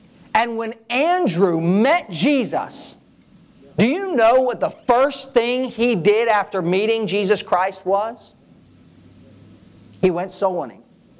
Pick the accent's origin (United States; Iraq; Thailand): Thailand; born or raised there